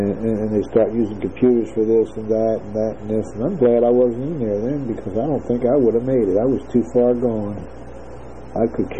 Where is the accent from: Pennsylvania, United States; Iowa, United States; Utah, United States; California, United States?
Pennsylvania, United States; Philadelphia; I come from Philadelphia in black and white. It didn't bother me at all. It's because of where I live.